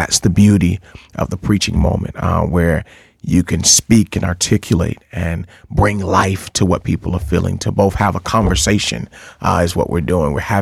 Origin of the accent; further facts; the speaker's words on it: Atlanta, Georgia, United States; I'm from Atlanta, Georgia, originally.